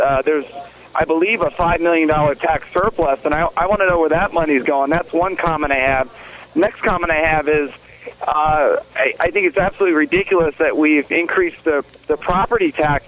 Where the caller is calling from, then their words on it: Charlottesville, Virginia, United States; I'm calling from Charlottesville.